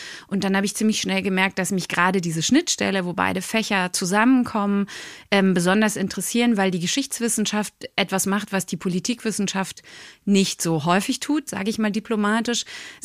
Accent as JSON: {"language": "German", "region": "Rhineland-Palatinate", "country": "Germany", "said": "Ich komme aus einem ganz kleinen Dorf in Rheinland-Pfalz, wo wirklich wenig Menschen leben in Relation zu Berlin."}